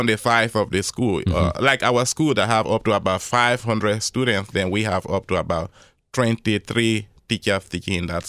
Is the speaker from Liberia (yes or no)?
yes; Liberia; now in United States; from Liberia. I came just about a week ago to the United States.